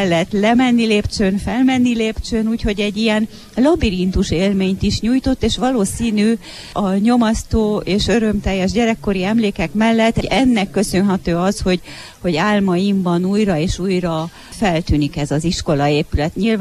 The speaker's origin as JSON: {"language": "Hungarian", "town": "Cluj-Napoca", "region": "Cluj County", "country": "Romania", "tie": "born or raised there", "said": "Én a 70-es évek elején születtem, és 1979-től voltam iskolás. Ez a könyv nagyjából a 79-től 89-ig terjedő iskolás éveket örökíti meg. Kolozsváron járhattam iskolába, így hozta a sors."}